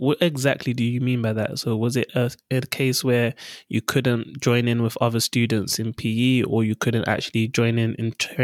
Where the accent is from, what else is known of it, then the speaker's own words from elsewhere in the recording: London, United Kingdom; So I grew up in London, schooled in London, and then went to Warwick University to further my education.